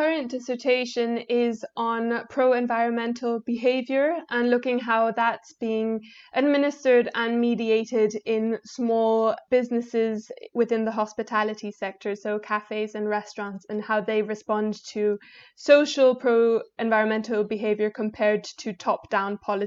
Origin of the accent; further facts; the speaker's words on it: Tanzania; growing up in Tanzania, you don't really have the opportunity to do so